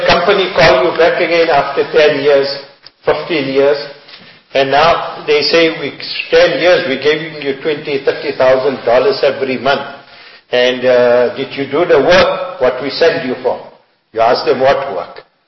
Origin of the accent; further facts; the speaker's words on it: South Africa; born there; We are Indian people. We came from India, our forefathers. We are born in South Africa, but our forefathers came from India to South Africa for greener pastures, more to earn more dunya, for a better lifestyle.